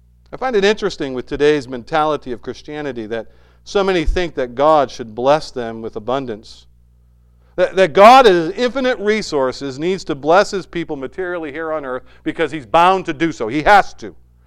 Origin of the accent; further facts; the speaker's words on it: Worcester, Massachusetts, United States; born there; also born or lived in Concord, New Hampshire; I was born in Worcester, Mass. We were from Worcester, Mass. We didn't stop at Worcester, Mass. We kept going to New Hampshire.